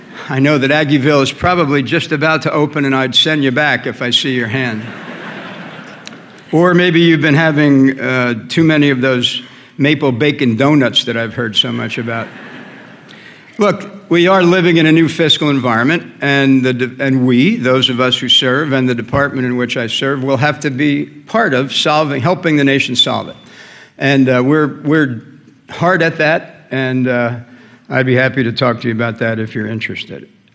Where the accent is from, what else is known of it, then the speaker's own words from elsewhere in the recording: Bayonne, New Jersey, United States; You know, I grew up in Bayonne, New Jersey, 1952, just after that group of men, mostly in those days, had come back from World War II.